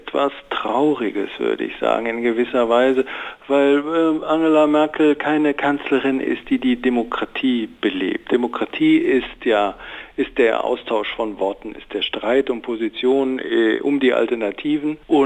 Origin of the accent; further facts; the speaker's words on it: Germany; wir sind Deutsche, wir sind eine Wurstnation